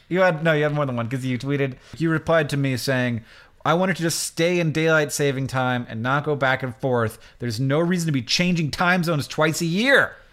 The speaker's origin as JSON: {"language": "English", "country": "United States", "said": "I'm American. I live in this country. He is my president."}